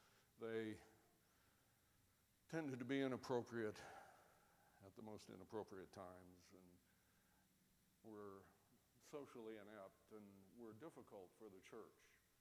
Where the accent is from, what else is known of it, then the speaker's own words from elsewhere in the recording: Germany; I grew up in Germany